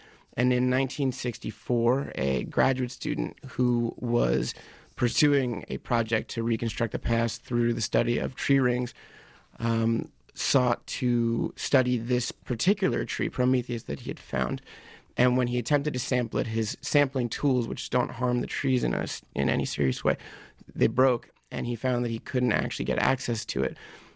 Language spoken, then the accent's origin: English; East, United States; I started doing a lot of backpacking when I was a teenager, and I grew up in the East.